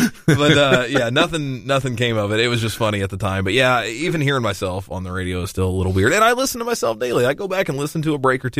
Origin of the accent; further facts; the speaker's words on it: New Madrid, Missouri, United States; I did an interview for my hometown newspaper for New Madrid years ago.